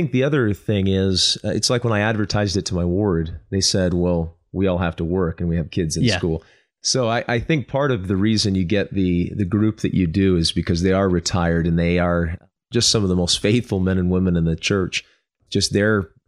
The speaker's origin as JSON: {"language": "English", "town": "Kingwood", "region": "Texas", "country": "United States", "tie": "born or raised there", "also_born_or_lived": "Houston", "said": "I grew up in Houston, Texas. I was born there and raised in Kingwood, Texas."}